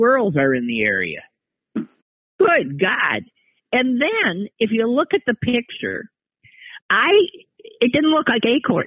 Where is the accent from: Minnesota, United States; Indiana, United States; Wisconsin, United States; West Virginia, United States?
Wisconsin, United States; Green Bay; And by the way, Alloway, I always say I'm from Green Bay.